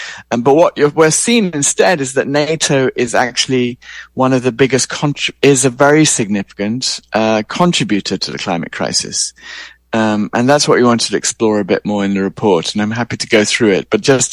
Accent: United Kingdom; now in United States; I'm British, but I live in California.

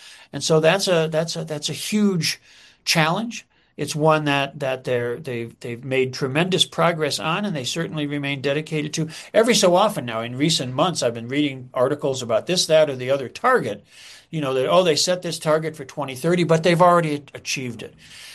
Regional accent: Cleveland, Ohio, United States; I mean, I grew up in Cleveland, Ohio, and you know, the steel mills used to pollute the air in ridiculous ways, you know.

